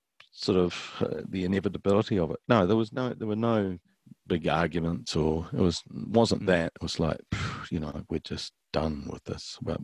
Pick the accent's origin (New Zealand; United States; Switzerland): New Zealand; I hesitate to say that there's a animosity towards Kiwi acts, but, you know, that we're not Australian, and particularly then.